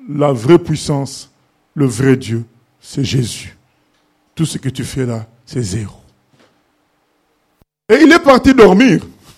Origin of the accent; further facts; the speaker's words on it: Morocco; now in France; je me souviens quand je venais du Maroc, j'étais arrivé en France, au Maroc, nous, on n'était pas dans la logique de ministère.